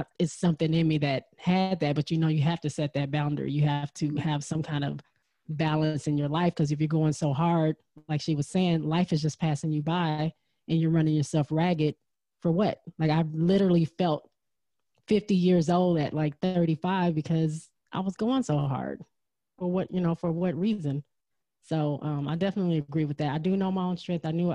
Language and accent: English; Michigan, United States; I'm from Michigan, going to college in Texas.